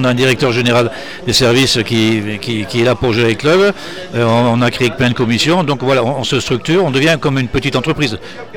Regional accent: Le Puy-en-Velay, Auvergne-Rhône-Alpes, France; je suis originaire du Puy, j'ai grandi dans les tours de guitare.

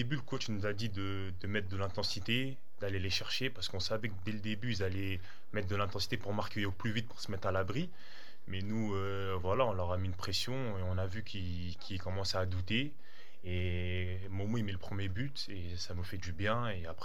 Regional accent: Paris, Île-de-France, France; vu que moi j'ai grandi à Paris, je suis parisien

